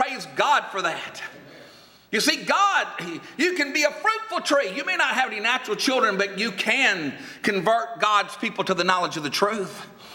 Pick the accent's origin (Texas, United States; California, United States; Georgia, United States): Georgia, United States; Atlanta; I said, well, I'm from Atlanta. I got to straighten the rappers out first before I can work on Hollywood. You know, when you're from Atlanta, you can't throw stones too hard.